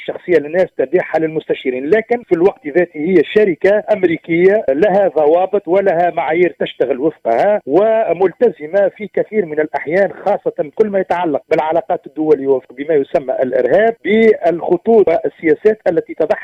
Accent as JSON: {"language": "Arabic", "country": "Tunisia", "said": "ما ننشره اليوم نحن كتونسيين وكعرب"}